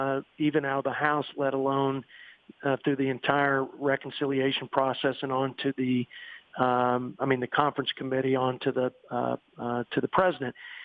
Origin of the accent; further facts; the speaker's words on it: Texas, United States; I grew up in West Texas